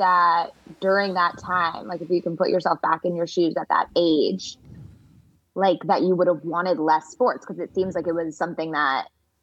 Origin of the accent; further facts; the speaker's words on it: San Diego, California, United States; now in Los Angeles, United States; I mean, I live in Los Angeles. I grew up in San Diego.